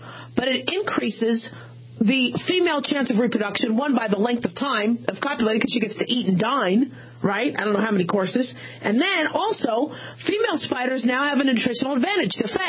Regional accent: Phoenix, Arizona, United States; I grew up in Phoenix in the desert. A lot of Black Widows, scared to death of Black Widows.

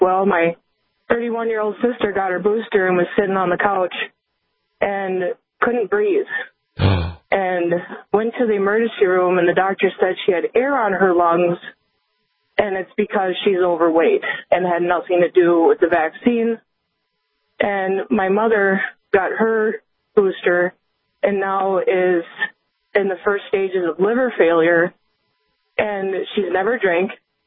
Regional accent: St. Paul, Minnesota, United States; so I grew up down in the Twin Cities in St. Paul

